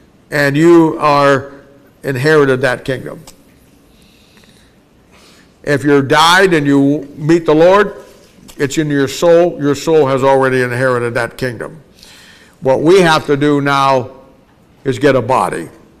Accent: Kansas City, Missouri, United States; I got on a plane one time, and I'm from Kansas City, and I flew from Kansas City to New York.

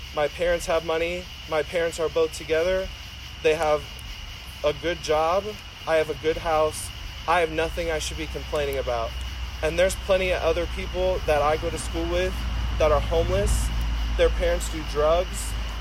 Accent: Raytown, Missouri, United States; And I grew up in Raytown. I mean, Raytown's, I mean, not the best place to live. It's not the worst place to live either.

